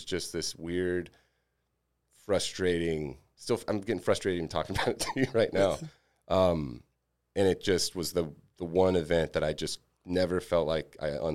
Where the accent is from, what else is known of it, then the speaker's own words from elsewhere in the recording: Alabama, United States; I was from Alabama, so like I was good for Alabama, but not worthy of a scholarship anywhere, you know?